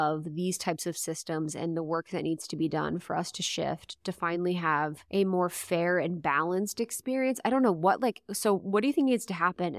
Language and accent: English; Ohio, United States; I can think about growing up in Ohio. There's different thought forms available to people in Ohio than there is in LA.